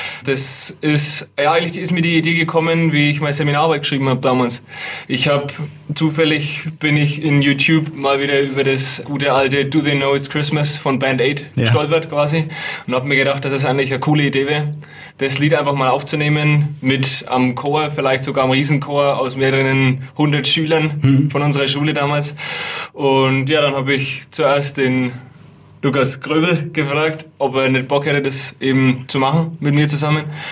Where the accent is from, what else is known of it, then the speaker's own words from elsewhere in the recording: Neuenmarkt, Bavaria, Germany; ich komme aus Neuenmarkt und auch ich habe mein Abitur am MGF gemacht